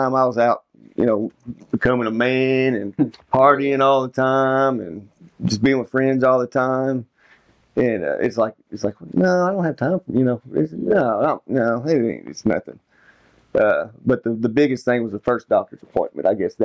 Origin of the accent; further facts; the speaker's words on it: Bowling Green, Kentucky, United States; Born and raised in Bowling Green, Kentucky. Been here all my life. Never moved out of Bowling Green, so.